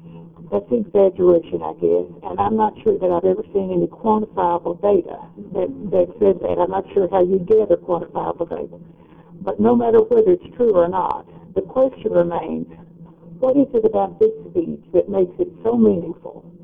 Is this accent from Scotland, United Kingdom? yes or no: yes; Glasgow, Scotland, United Kingdom; I'm from Glasgow, and Glasgow might be a little bit larger